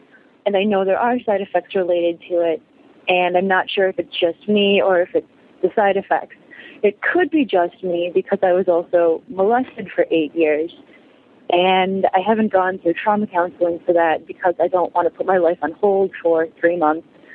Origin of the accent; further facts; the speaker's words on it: Midwest, United States; I'm from the Midwest.